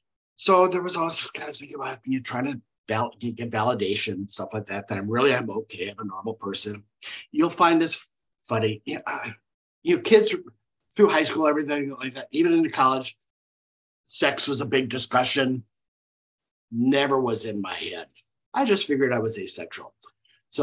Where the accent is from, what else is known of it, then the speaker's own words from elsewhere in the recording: Wisconsin, United States; I came from Wisconsin.